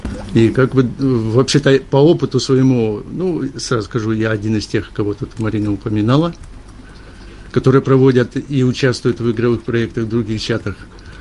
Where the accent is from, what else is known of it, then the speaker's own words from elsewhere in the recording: Siberia, Russia; я живу, сам я из Сибири, то есть разница с Москвой 4 часа.